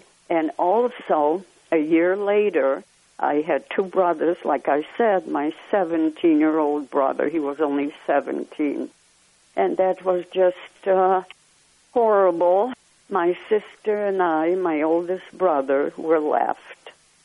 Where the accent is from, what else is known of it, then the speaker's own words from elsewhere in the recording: Lodz, Łódź Voivodeship, Poland; I grew up in Lodz, Poland. Life was very difficult. We were very poor. But being the youngest of four children and very loving parents